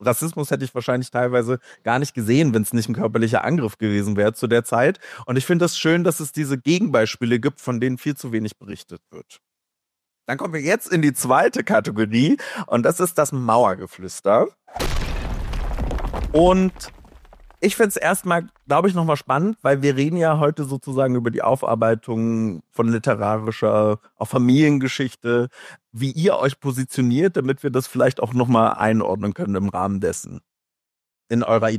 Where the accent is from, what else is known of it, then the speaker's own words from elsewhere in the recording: Senftenberg, Brandenburg, Germany; wir waren in meiner Heimatstadt, das ist in Senftenberg, auch so eine kleine Mittelstadt.